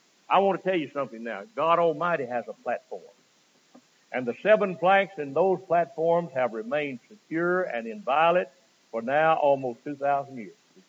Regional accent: Bemis, Tennessee, United States; And the Methodist people I grew up with in Bemis, Tennessee, they were very strict along those lines.

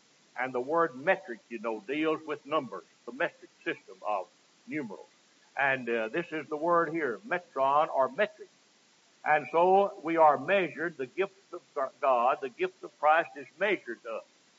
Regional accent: Bemis, Tennessee, United States; And the Methodist people I grew up with in Bemis, Tennessee, they were very strict along those lines.

